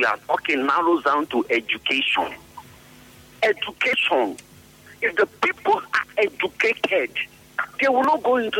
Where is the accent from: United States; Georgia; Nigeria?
Nigeria; Bayelsa; I'm a German from Bayelsa State.